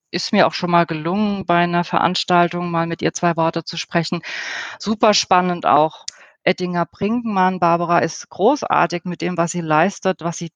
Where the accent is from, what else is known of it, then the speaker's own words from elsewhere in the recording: Germany; Ich habe das in meinem Auslandsaufenthalten erlebt, dass wenn man sagt, ich komme aus Deutschland, dann kommt vielleicht noch Adolf Hitler, interessanterweise.